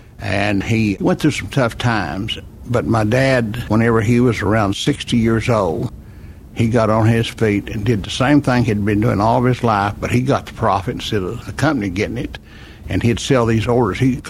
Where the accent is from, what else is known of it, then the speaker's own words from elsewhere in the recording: Boswell, Oklahoma, United States; I was born in Durant, but only lived here a few months before I moved to Boswell, Oklahoma. My dad had a funeral home business. He moved the family to Boswell, Oklahoma, and I lived there till I was 14.